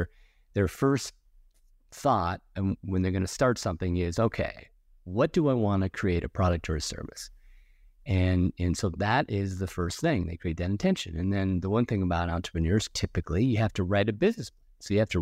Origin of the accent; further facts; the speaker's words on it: Akron, Ohio, United States; I grew up in Akron, Ohio.